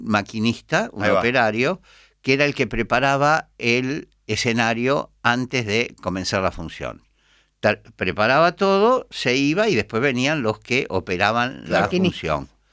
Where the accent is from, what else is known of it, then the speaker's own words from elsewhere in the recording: Lazio, Italy; Nací en la costa de Ulises, en la Odisea. O sea, mi pueblo era parte de la Odisea. Tres pueblos más allá está Circeo, que es Circe